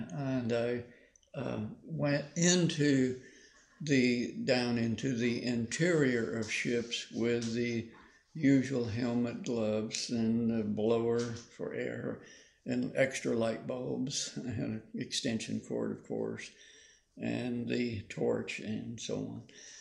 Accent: Buffalo, New York, United States; born there; In Buffalo, New York.

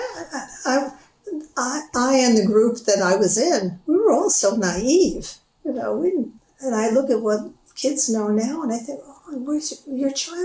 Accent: Yonkers, New York, United States; I grew up in the North, and Yonkers was taken to court many years after I left Yonkers

